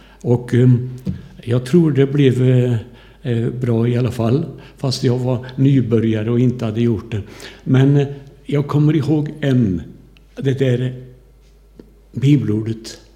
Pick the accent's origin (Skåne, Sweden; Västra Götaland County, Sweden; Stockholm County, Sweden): Västra Götaland County, Sweden; Undenäs; Jag är uppväxt i Undernäs och där hade vi en liten pingstförsamling.